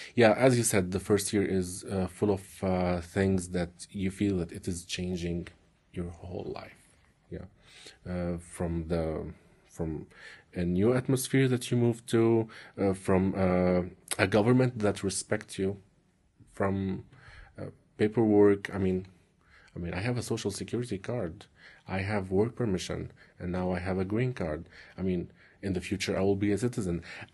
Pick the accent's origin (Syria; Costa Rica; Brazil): Syria; also born or lived in Turkey; now in United States; Well, I'm originally from Syria. I fled from Syria in 2013 to Turkey, and I lived there for 3 years.